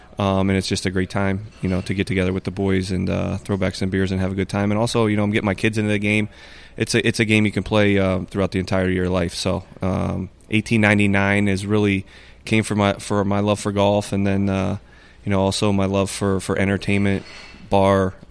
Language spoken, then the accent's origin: English; Ohio, United States; also born or lived in Akron; I'm Ohio born and raised. I actually grew up in Southeast Ohio. I was born in Akron, but moved that way when I was around 10 years old. And then came back up this way for college, went to Mount Union.